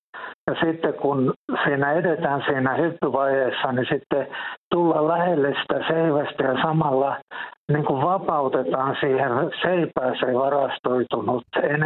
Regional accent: Somero, Southwest Finland, Finland; Ja toisaalta mä olen Somerolta kotoisin ja niin kuin jokainen tietää, niin Somerohan on tämmöinen seiväshypin niin kuin kultamaa täällä Suomessa.

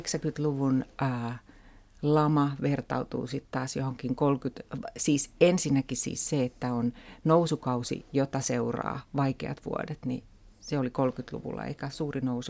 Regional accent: Turku, Southwest Finland, Finland; Mä kasvoin Turussa, suht pienessä kaupungissa

